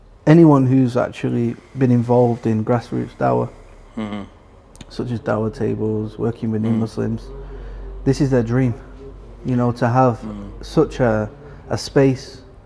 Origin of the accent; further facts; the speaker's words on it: Manchester, North West England, United Kingdom; No, I'm from Manchester, yeah.